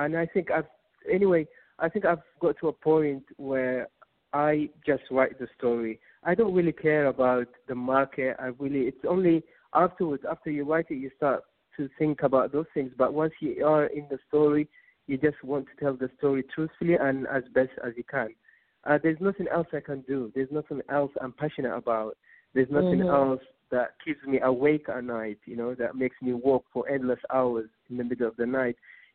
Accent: Saudi Arabia; So I've had a kind of a different education to a lot of young boys and girls growing up in Saudi Arabia.

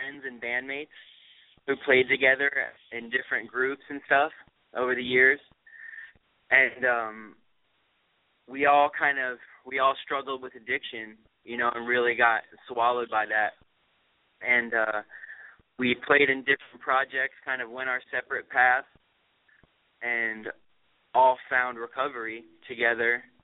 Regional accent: Cocoa Beach, Florida, United States; also born or lived in Chicago area; Well, I grew up in Cocoa Beach. I was born right outside of Chicago, but my hometown is Cocoa Beach, Florida.

